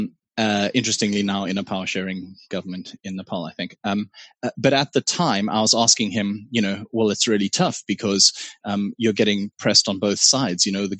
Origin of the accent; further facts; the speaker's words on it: Pretoria, Gauteng, South Africa; as somebody growing up in Waterkloof in Pretoria. As much as my parents were poorer than the other people on the street, as much as they were left-wing ANC supporters, all of that sort of stuff, as much as they were hippies